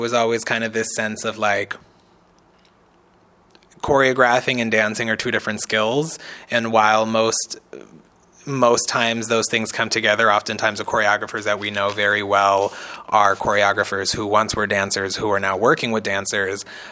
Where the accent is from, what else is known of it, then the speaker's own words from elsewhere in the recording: California, United States; I grew up here in the Bay Area in California, basically kind of spent my whole entire life here.